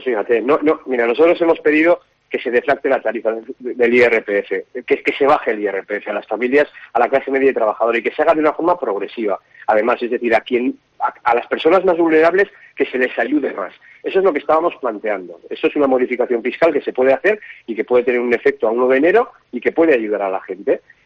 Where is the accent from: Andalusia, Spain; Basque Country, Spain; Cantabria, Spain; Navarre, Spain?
Navarre, Spain; Navarra ya partía de una situación en la que somos los navarros, los españoles que más impuestos pagamos.